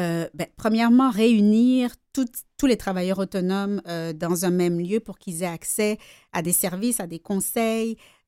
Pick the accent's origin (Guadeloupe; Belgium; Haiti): Guadeloupe; now in Montreal, Canada; Étant donné que je viens de la Guadeloupe, que j'ai un cœur ensoleillé